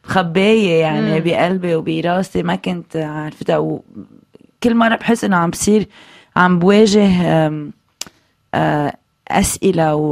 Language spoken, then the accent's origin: Arabic; Lebanon; also born or lived in France; تاني شيء لإلي كلبنانية يعني عندي يعني فرنسا هي عن جد كمان جزء مني